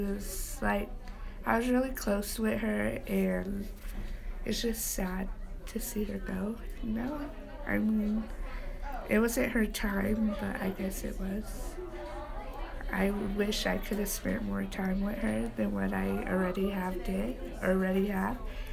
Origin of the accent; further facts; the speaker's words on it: Tulare, California, United States; also born or lived in Truckee; I grew up in Tulare, California. I lived there my whole life until, 8th grade, and then I moved to Truckee, 8th grade.